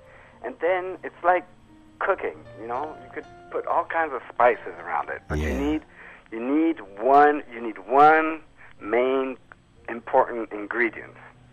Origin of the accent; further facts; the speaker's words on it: Paris, Île-de-France, France; Well, see, for me, you know, I grew up in Paris.